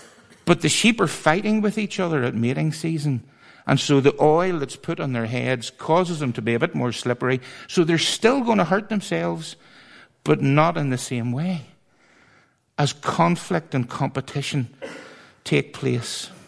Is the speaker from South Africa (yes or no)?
no; Belfast, Northern Ireland, United Kingdom; And I'm from East Belfast.